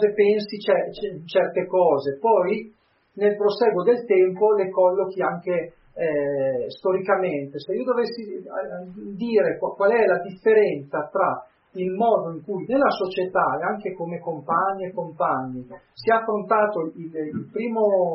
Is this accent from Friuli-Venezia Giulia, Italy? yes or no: no; Trentino-Alto Adige, Italy; io vengo da Trentino